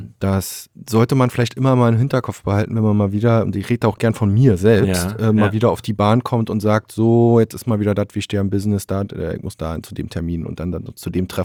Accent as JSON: {"language": "German", "region": "Berlin", "country": "Germany", "tie": "born or raised there", "said": "bin ich eigentlich genauso ein Kind der Platte wie vielleicht viele andere hier in Rostock auch. Bin in Hohenschönhausen"}